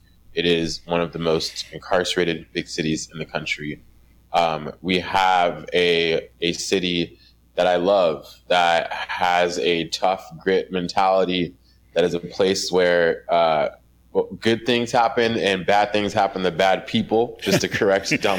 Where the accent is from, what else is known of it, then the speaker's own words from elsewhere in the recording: New York City, New York, United States; So I grew up, I'm originally from the South Bronx, actually, in New York City, and grew up in a neighborhood that was impacted by neoliberal policy and the war on drugs.